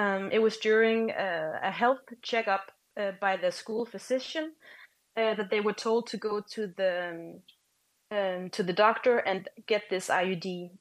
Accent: Denmark; English is a second language; Well, I'm a Dane, so I'm quite interested and have been that for a while as a journalist in the Danish-Greenlandic rel

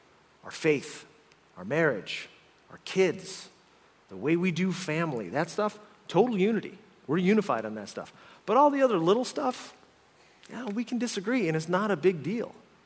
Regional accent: Northeast, United States; I mean, listen, I grew up Irish Catholic in the Northeast. They don't call us the fighting Irish for nothing, right?

